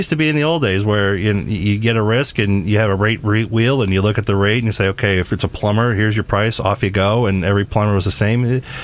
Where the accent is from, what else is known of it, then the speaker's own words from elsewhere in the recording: New York, United States; I was born and raised in New York, so I'm always a bit of a pessimist